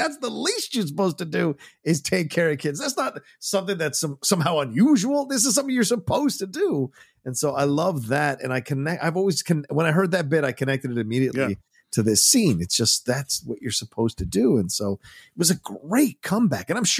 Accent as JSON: {"language": "English", "country": "United States", "said": "like I'm American, very much gravitated to the American life."}